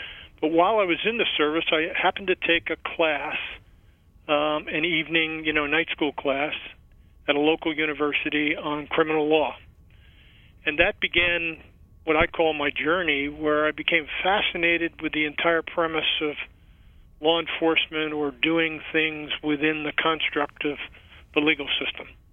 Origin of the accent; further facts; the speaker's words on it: Newark, New Jersey, United States; I grew up in Newark, New Jersey, in an urban environment.